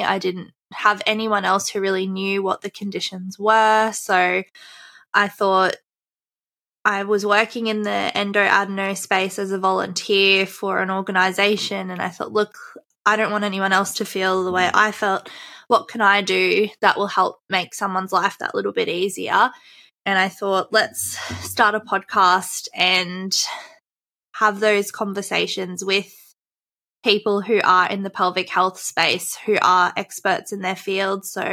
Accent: Queensland, Australia; accent: Australian; I live in Australia. So if you hear my Aussie accent, I live in Queensland, Australia.

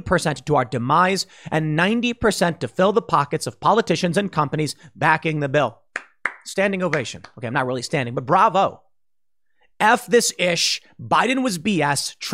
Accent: Chicago, Illinois, United States; All I knew is Bush was bad growing up in Chicago.

